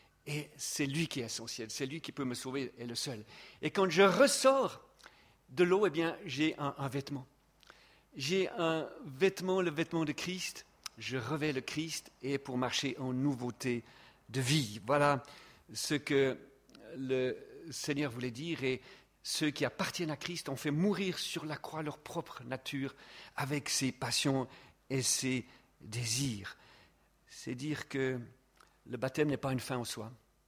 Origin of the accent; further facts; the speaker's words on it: Vaud, Switzerland; je suis fier, je suis vaudois